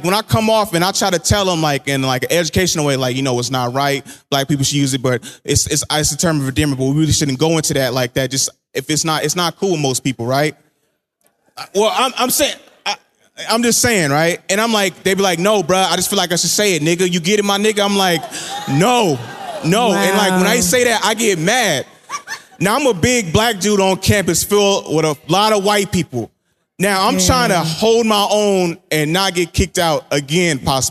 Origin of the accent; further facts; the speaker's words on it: Richmond, California, United States; I'm from Richmond, California.